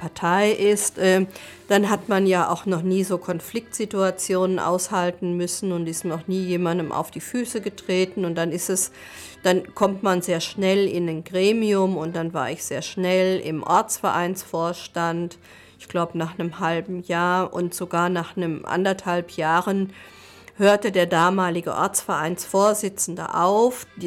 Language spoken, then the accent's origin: German; North Rhine-Westphalia, Germany; born there; now in Ulm, Germany; Und ich bin im Sauerland geboren, war dann eben in Esslingen beim Studium und jetzt in Ulm. Und das ist meine Heimat.